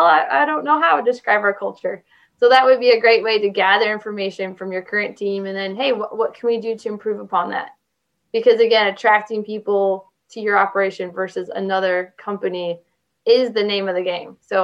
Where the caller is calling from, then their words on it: Michigan, United States; So I'm calling you from Michigan here.